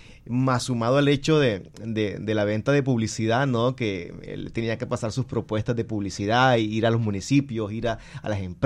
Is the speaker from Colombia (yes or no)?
yes; Guaymaral, Magdalena, Colombia; crecí de niño en Guaymaral, Magdalena, escuchando radionovelas